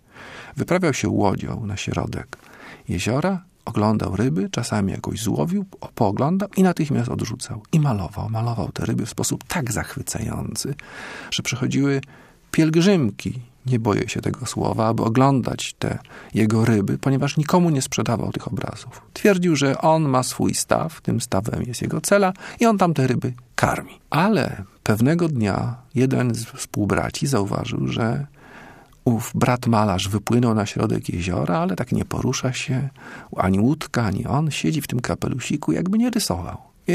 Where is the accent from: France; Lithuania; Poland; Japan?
Japan; Polish is a second language; jak ja z Japonii, to muszę o jeziorach, bo mieszkam nad tym jeziorem.